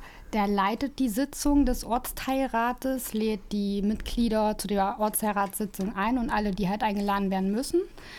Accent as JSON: {"language": "German", "town": "Martinfeld", "region": "Thuringia", "country": "Germany", "lives_now": "Erfurt, Germany", "said": "Ich komme ursprünglich aus dem Eichsfeld, aus dem wunderschönen Martinfeld, bin dann nach Erfurt gezogen"}